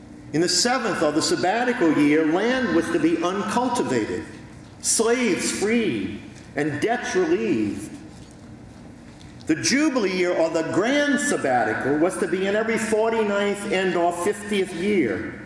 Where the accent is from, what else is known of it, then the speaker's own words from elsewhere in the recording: New Orleans, Louisiana, United States; accent: New Orleans; I'm from New Orleans, which means that I sound like I'm somewhere between New Jersey and Boston.